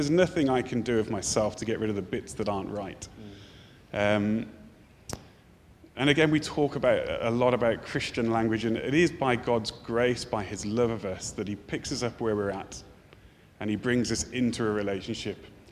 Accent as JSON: {"language": "English", "town": "Birmingham", "region": "West Midlands", "country": "United Kingdom", "tie": "born there", "said": "I was born in Birmingham."}